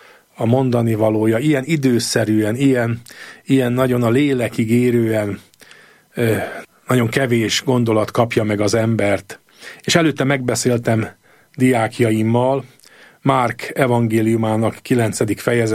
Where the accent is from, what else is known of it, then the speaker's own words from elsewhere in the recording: Great Hungarian Plain, Hungary; Egyrészt nagyon izgatott a szűkebb, illetve tágabb szülőföldem, tehát az Alföld pásztorvilága. De aztán elindultam Erdélybe 20 éves fejjel.